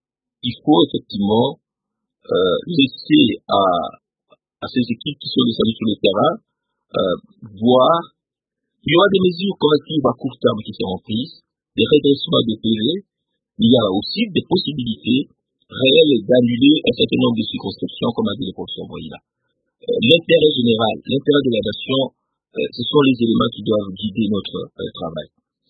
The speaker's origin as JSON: {"language": "French", "region": "Kasaï", "country": "DR Congo", "said": "je viens du Kassai, en Bujimaï, à Kananga"}